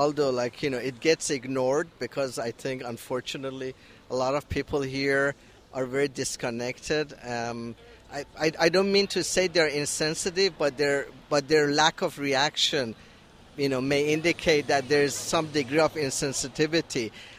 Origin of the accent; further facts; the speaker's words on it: Iran; now in United States; Was that my accent that gave it away? I'm from Iran, and I come from a land of oppression.